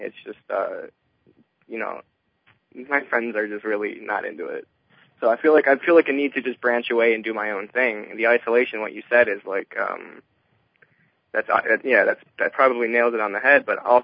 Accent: Cleveland, Ohio, United States; I'm from Cleveland, Ohio

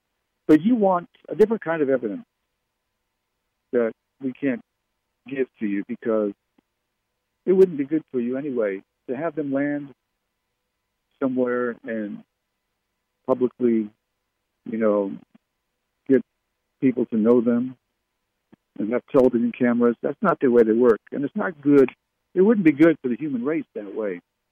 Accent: Barrie, Ontario, Canada; born there; Did you know my parents were English? I was born in Canada, so I never learned to speak like they did. I wonder just how differently things would have been if I had been born in England instead of Barrie, Ontario, Canada.

